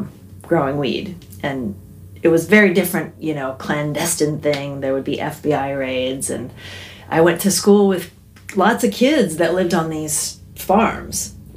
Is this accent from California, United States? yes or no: yes; San Francisco, California, United States; born there; I was born in Haight-Ashbury, like right there, almost at Haight and Ashbury.